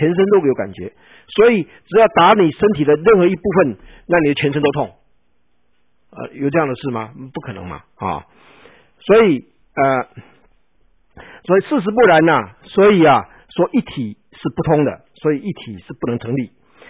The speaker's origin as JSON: {"language": "Chinese", "country": "China", "said": "我们中国人讲阴阳就是二元论啊"}